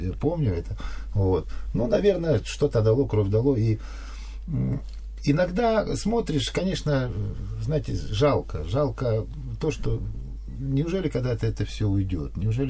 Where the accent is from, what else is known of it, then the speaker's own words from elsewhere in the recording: Yessentuki, Stavropol Krai, Russia; я, во-первых, родился в городе Ессентуки, я коренной житель. Вот. Это у меня по отцу, к сожалению, его нет уже с нами. Вот. И достались прибалтийские корни.